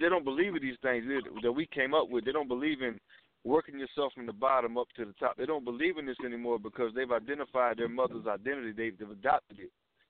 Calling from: Georgia, United States; I'm calling from Georgia.

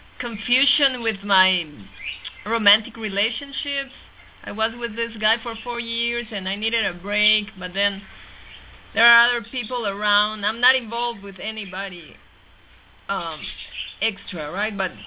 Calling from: New Mexico, United States; I'm in New Mexico.

